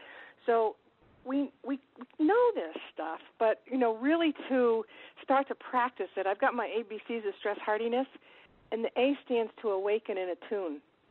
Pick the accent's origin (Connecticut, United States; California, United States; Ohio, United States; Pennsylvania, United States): Connecticut, United States; Lordship; I used to hold health camp when I was a little girl at the beach in Connecticut, and I grew up in Lordship.